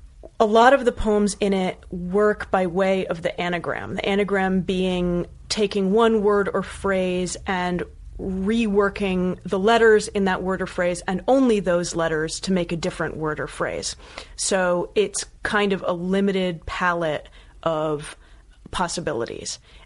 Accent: Bethesda, Maryland, United States; I'm from Maryland. Yeah. I'm from Bethesda outside of DC.

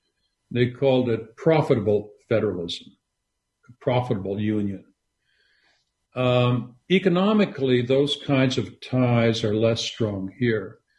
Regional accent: Canada; I grew up in Canada

